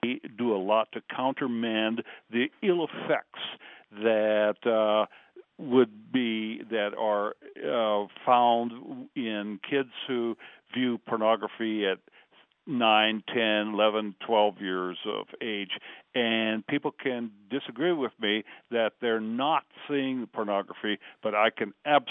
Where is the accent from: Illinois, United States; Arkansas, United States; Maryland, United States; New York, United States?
Illinois, United States; Sycamore; Yes, I am from Sycamore.